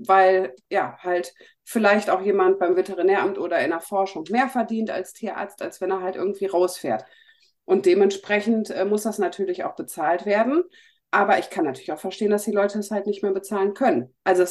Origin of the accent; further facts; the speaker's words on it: North Rhine-Westphalia, Germany; ich komme ja aus NRW